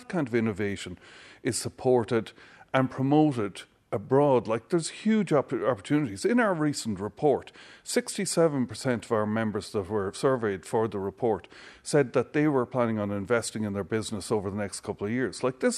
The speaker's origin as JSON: {"language": "English", "region": "County Meath", "country": "Ireland", "said": "I come from North Meath."}